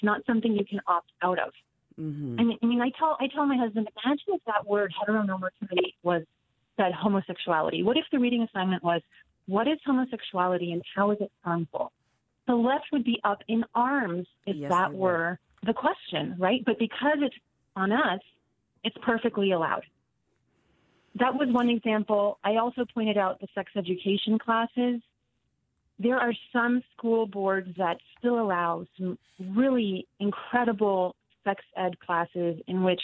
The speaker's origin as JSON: {"language": "English", "region": "New Jersey", "country": "United States", "tie": "born or raised there", "said": "In New Jersey, which is my home state, we have a pretty far left agenda now."}